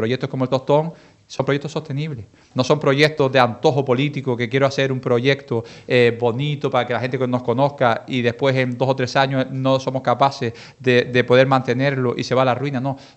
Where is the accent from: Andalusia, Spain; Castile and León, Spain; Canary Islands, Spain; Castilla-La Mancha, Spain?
Canary Islands, Spain; somos majoreros, pero qué es ser majorero, qué es ser canario?